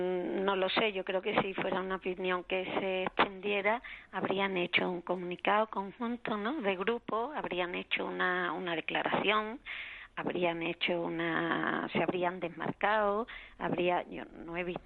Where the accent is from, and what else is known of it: Spain